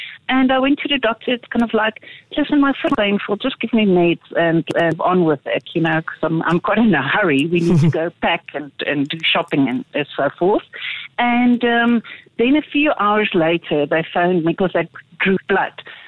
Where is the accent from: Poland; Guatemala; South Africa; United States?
South Africa; Pretoria, Gauteng; So I'm born and bred in Pretoria, and up until the age of 7, I would say life was pretty normal.